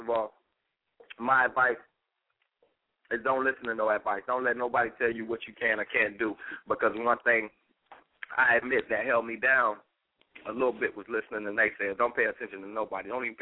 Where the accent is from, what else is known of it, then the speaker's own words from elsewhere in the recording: Miami, Florida, United States; A lot of people that, you know, I grew up with in Miami. Shout out to 305, you know what I'm saying, down south